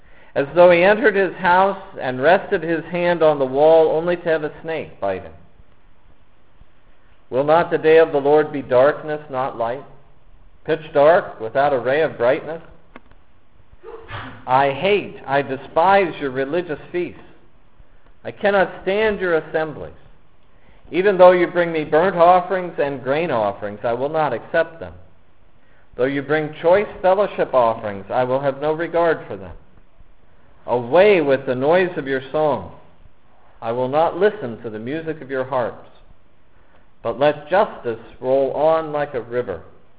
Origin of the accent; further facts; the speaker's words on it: Pennsylvania, United States; hi, I'm a Yankee from Pennsylvania